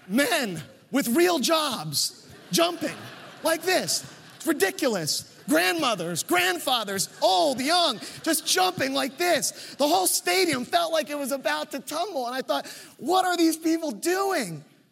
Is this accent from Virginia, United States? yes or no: yes; Virginia, United States; I got to do something that I'd always wanted to do growing up in Virginia, but never had done before.